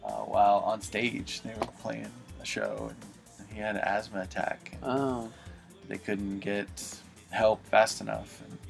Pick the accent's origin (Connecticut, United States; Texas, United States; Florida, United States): Florida, United States; It's a style that, you know, growing up in Florida, you couldn't escape.